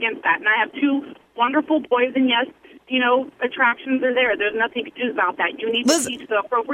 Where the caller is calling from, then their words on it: Smyrna, Delaware, United States; Well, I live in Smyrna on my way to Dover.